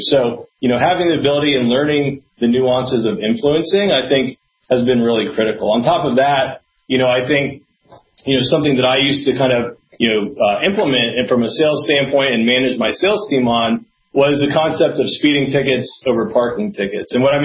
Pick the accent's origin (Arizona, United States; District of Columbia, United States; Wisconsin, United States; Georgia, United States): Georgia, United States; Atlanta; I'm from Atlanta, and Key Factor was actually originated out of Cleveland, Ohio